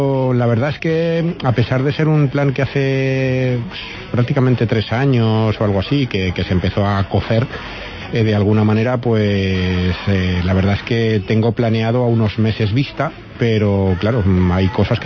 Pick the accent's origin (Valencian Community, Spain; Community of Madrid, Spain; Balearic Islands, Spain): Valencian Community, Spain; Villarreal; que soy de Villarreal, que soy una persona muy normal